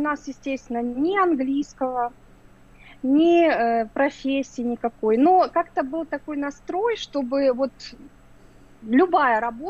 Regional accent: Cherkasy, Cherkasy Oblast, Ukraine; Мы из Украины, из города Черкасы.

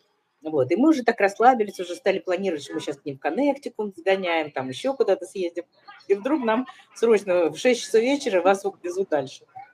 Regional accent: Russia; moved away; Ну, мы выезжали из России, там были вообще пустые магазины

